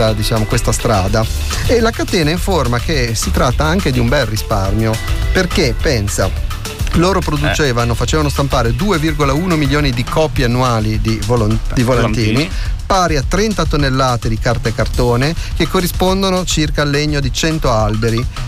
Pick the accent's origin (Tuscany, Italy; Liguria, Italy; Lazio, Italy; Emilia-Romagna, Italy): Liguria, Italy; Genoa; now in Cagliari, Italy; abbiamo un gruppo di ascoltatori storici da Genova, visto che io sono genovese